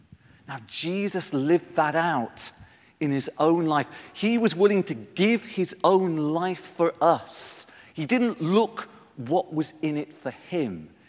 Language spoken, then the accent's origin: English; Liverpool, North West England, United Kingdom; My dad, you wouldn't think it listening to me, but I'm from Liverpool